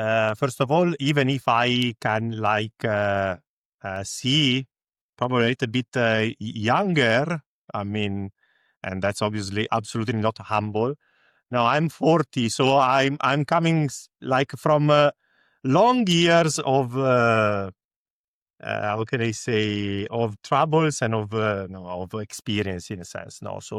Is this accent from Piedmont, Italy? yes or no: no; Milan, Lombardy, Italy; English is a second language; I'm coming from Milan. I'm engineering manager in Prima, which is an insurance company, an insurtech, based in Italy